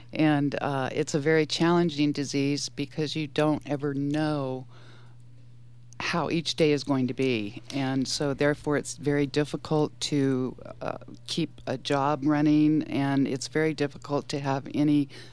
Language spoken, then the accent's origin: English; Las Cruces, New Mexico, United States; also born or lived in Colorado / Hawaii; now in Reno, United States; Well, I was raised in Las Cruces, New Mexico, and went on to Colorado and Hawaii and wound up in Reno after that.